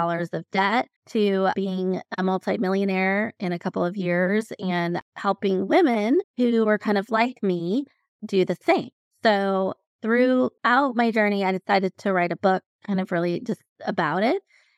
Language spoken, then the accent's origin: English; Colorado, United States; I am from Colorado, so speaking of cold, it definitely gets cold there, and we're finally getting out of our cold season into spring